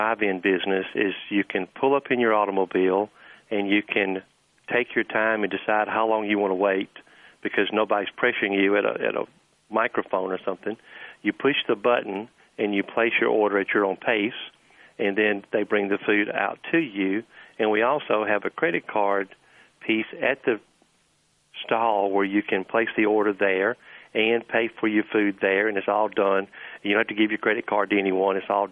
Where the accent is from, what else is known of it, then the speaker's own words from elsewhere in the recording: Houston, Mississippi, United States; also born or lived in Columbus; I grew up in a small town called Houston, Mississippi. And then I moved to Columbus, Mississippi, and went to work for Sonic.